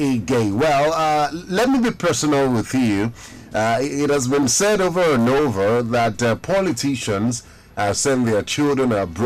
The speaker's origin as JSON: {"language": "English", "country": "Nigeria", "said": "Oh, yeah, I'm a Nigerian, and so on."}